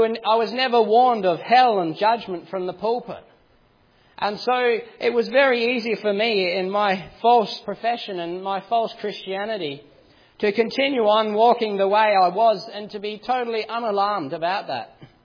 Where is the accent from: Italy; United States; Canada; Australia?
Australia; I was brought up in Australia, and I'm very blessed to have had godly parents. Both my father and my mother were born again and saved.